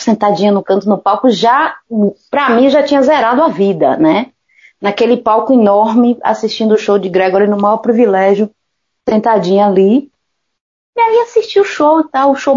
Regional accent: Salvador, Bahia, Brazil; Aí eu falei, eu sou daqui de Salvador.

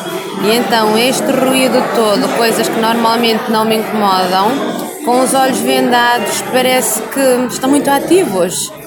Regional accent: Portugal; Não, sou portuguesa.

